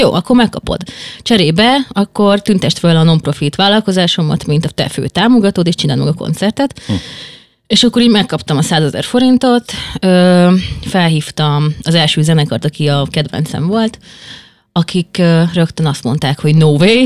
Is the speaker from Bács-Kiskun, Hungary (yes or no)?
no; Kaposvár, Somogy, Hungary; És 15 éves voltam, én kaposvári vagyok, ott is nőttem fel